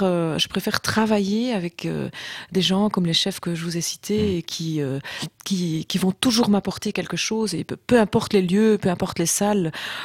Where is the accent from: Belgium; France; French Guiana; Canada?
Belgium; Malmedy, Wallonia; born there; Vous savez, je suis née à Malmedy, une petite ville en Belgique où le carnaval, c'est une très très grande tradition.